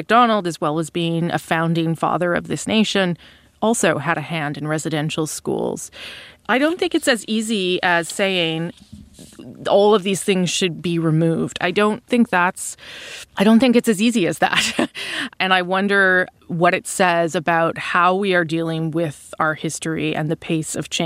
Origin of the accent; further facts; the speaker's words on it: Winnipeg, Manitoba, Canada; I'm from Winnipeg, and I went to a high school called Churchill High School.